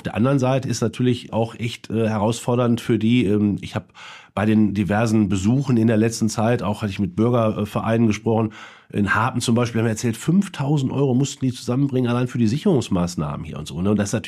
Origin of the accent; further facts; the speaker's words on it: Bochum, North Rhine-Westphalia, Germany; ich bin in Bochum zur Schule gegangen, an der Graf-Engelbert-Schule habe ich Abi gemacht, bin hier aufgewachsen